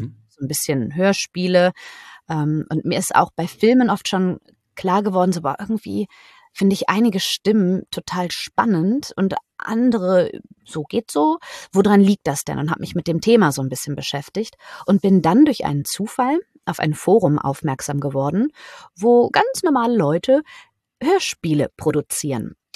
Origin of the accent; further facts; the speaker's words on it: Bad Soden, Hesse, Germany; born there; now in Düsseldorf, Germany; Genau, im Taunus, ja.